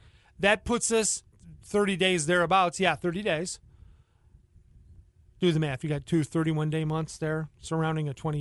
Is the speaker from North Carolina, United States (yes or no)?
no; Michigan, United States; I'm from Michigan, but I'm going to take the mantra of Missouri.